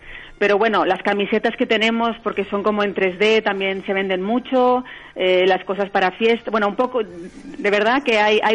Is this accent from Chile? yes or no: no; Barcelona, Catalonia, Spain; no encontraba nada en las tiendas físicas en España, bueno, en Barcelona, de donde soy yo